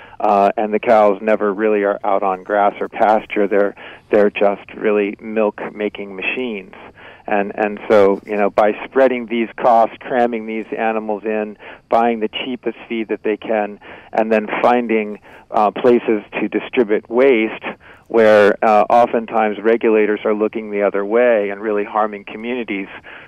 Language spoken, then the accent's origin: English; California, United States; I don't. I'm from California, so I'm not sure.